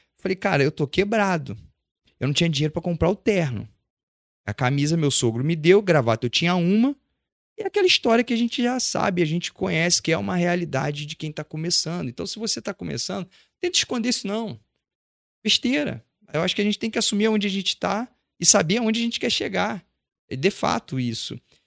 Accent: São Gonçalo, Rio de Janeiro, Brazil; Eu sou de São Gonçalo, eu nasci numa comunidade do Rio de Janeiro, com pais abençoadíssimos que me deram valores lindos.

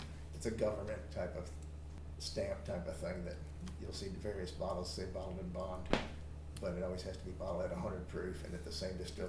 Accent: Illinois, United States; also born or lived in Alabama; because I grew up in Illinois. I was born in Alabama

